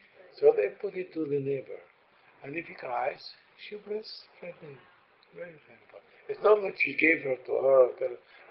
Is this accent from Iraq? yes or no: yes; Baghdad, Baghdad Governorate, Iraq; born there; English is a second language; so I was born in Baghdad, and...